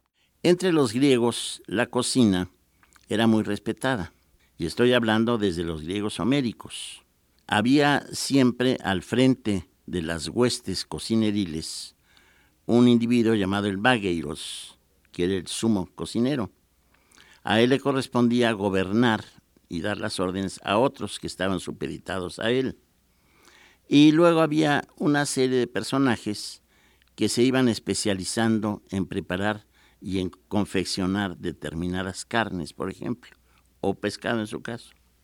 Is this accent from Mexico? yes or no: yes; Mexico; Yo, que soy totalmente mexicano, confieso que no me gusta.